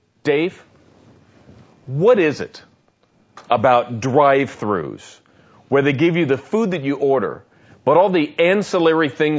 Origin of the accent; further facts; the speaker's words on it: Seattle, Washington, United States; Hey, I was born in Seattle and living there when the Seattle Seahawks became an expansion team, so I'm a Seattle Seahawks fan by default